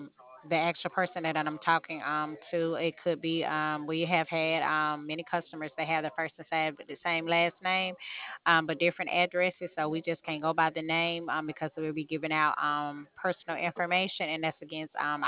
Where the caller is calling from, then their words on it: New Mexico, United States; At the moment, New Mexico.